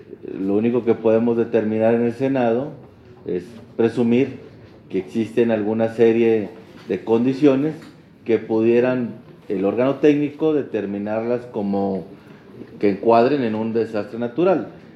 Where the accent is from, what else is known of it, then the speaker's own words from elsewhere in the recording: Nuevo León, Mexico; Yo soy del estado de Nuevo León